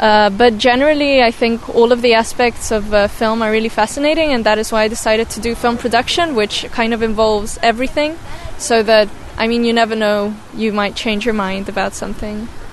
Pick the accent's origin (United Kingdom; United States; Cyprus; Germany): Cyprus; I'm 19 years old and I'm from Cyprus.